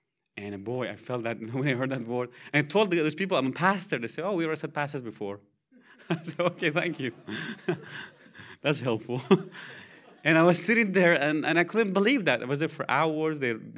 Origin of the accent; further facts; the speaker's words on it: Iran; I'm from Iran originally. And they asked me, if you're a Muslim, I said, I used to be. I'm a Christian now.